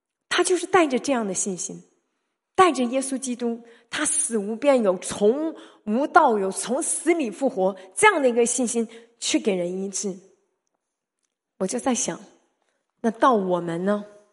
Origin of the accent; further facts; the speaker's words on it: Northeast China, China; 我们东北人说这个人都不算兄弟